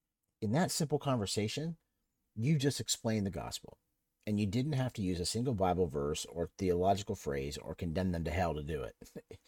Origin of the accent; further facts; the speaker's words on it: Ohio, United States; She's from LA and I'm from Ohio.